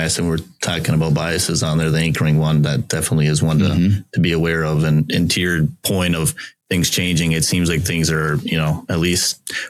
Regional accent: Sartell, Minnesota, United States; So I grew up in the St. Cloud area, Sartell, small city next to that.

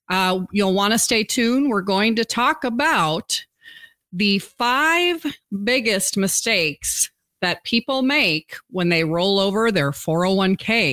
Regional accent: Wisconsin, United States; I'm actually from Wisconsin, so I'm glad to hear you were out there.

